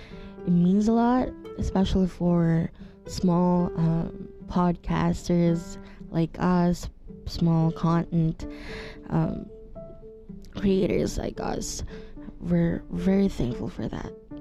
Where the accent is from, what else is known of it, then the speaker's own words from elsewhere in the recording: Philippines; you should do a personal journal or a personal diary about everything about life, about being a Filipino